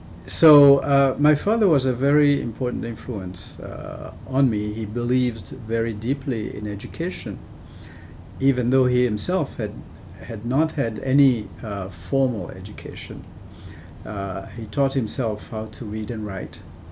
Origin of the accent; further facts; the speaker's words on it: Burundi; also born or lived in Uvira, Congo; Though I was born in Congo, in Uvira, in the city of Uvira, when I became conscious of things, we were in Burundi, we were living in Burundi, and my family lived there for quite some time.